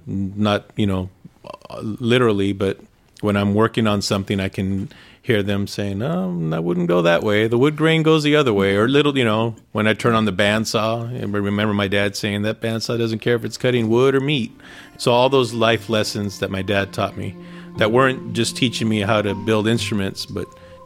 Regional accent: East Los Angeles, California, United States; So we grew up boxing as well. And I grew up in East Los Angeles.

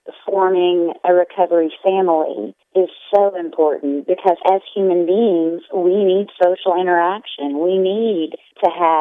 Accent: Kentucky, United States; 10 years ago, I moved back to Eastern Kentucky and really embraced being Appalachian.

